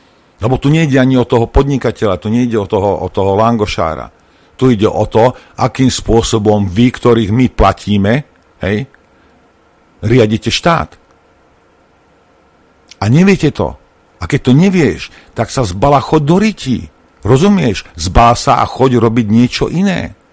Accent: Lučenec, Bratislava Region, Slovakia; born there; Jak ja som sa narodil v Učenci.

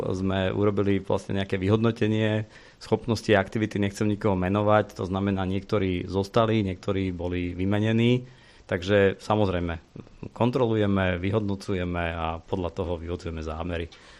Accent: Trnava, Trnava Region, Slovakia; Ja dokonca pochádzam z Trnavy, takže ten problém poznám.

